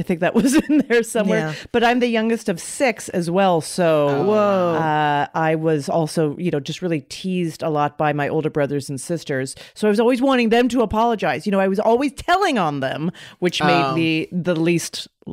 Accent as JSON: {"language": "English", "country": "Canada", "tie": "born or raised there", "moved": "yes", "said": "I grew up in Canada."}